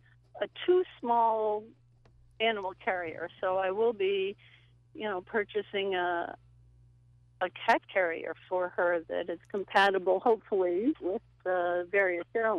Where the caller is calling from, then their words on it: Albany, New York, United States; I'm calling from Albany, as I said.